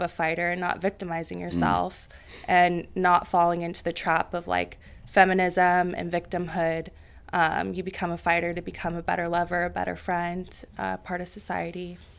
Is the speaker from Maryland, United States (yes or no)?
no; Roseville, California, United States; I'm from Northern California, Roseville. It's about 30 minutes north of Sacramento, suburban area. Yeah, so I grew up there.